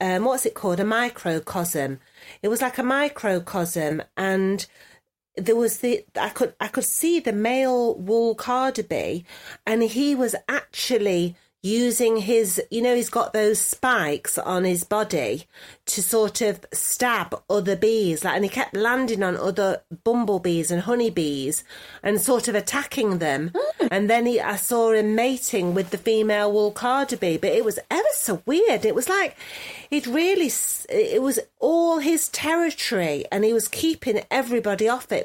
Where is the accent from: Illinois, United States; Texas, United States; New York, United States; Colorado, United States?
New York, United States; now in Los Angeles, United States; I'm a New York girl in LA, you see. That's me. All this, that's me. I'm in LA as a New Yorker.